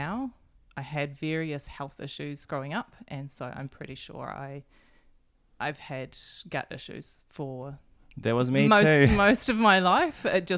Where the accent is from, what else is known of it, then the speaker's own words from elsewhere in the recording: Whangaroa, Northland, New Zealand; I grew up vegetarian here in Whangaroa.